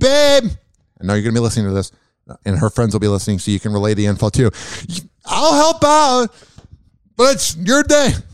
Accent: Chicago, Illinois, United States; God, I'm part Chicago because I'm from Chicago, but I also have deep roots in North Carolina.

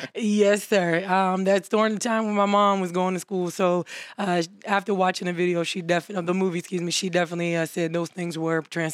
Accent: Paterson, New Jersey, United States; I'm actually from Paterson, New Jersey, born and reared there. Attended John F. Kennedy High School.

